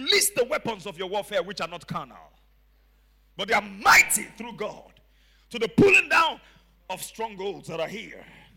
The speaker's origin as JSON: {"language": "English", "country": "Nigeria", "said": "I'm a fan of Shooting Stars Football Club, Ibadan, Nigeria. I'm a Nigerian man, and I support local, anything local."}